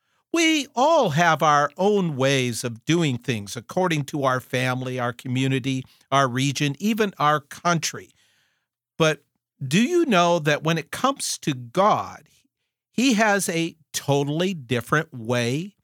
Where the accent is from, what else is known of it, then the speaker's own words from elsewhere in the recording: Indiana, United States; also born or lived in Ohio; my wife Janice and I grew up in the Midwest, although different parts of the Midwest. Me in Indiana, Ohio.